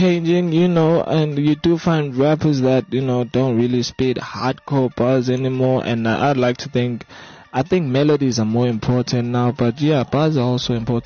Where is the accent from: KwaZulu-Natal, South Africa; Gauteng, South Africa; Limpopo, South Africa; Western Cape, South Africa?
KwaZulu-Natal, South Africa; Newcastle